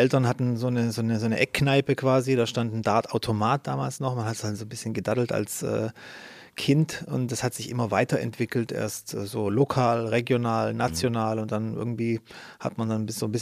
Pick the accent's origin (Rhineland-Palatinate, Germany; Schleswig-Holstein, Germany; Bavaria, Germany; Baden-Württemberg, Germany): Baden-Württemberg, Germany; Ich komme aus Baden-Württemberg